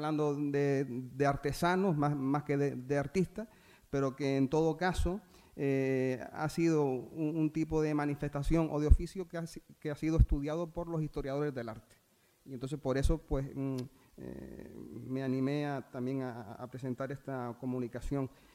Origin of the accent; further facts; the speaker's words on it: Teror, Canary Islands, Spain; como soy de Teror